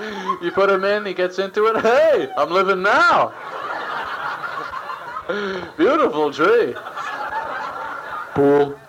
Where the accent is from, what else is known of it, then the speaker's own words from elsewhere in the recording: United States; So, I'm an American.